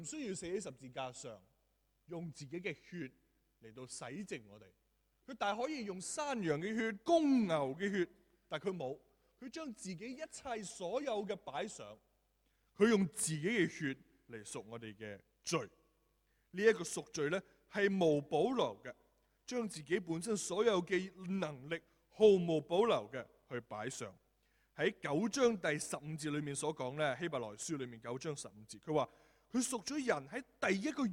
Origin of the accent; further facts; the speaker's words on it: Guangdong, China; 就會用咧一個我哋廣東人咧嘅一個俗語咧